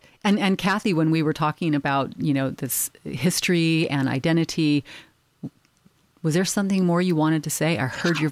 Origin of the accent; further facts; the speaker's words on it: Santa Cruz, California, United States; oh, I'm from Santa Cruz, and now I have this layer to my identity as a Santa Cruzan, and I'm likely to be more invested to further the culture of jazz in Santa Cruz.